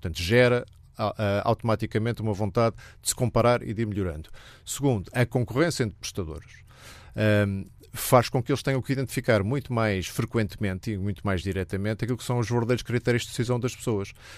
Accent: Portugal; mas há muita coisa em Portugal que a mim me insatisfaz enquanto português

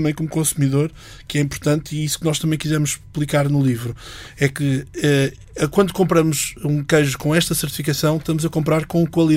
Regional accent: Canas de Senhorim, Viseu, Portugal; sendo da região, eu sou de Canas de Senhorinho, Mário de Nelas, de Viseu atualmente

